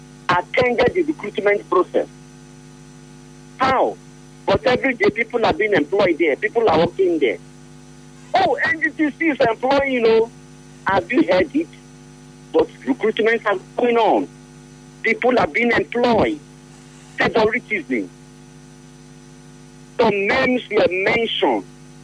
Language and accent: English; Bayelsa, Nigeria; And I'm also from Bayelsa State.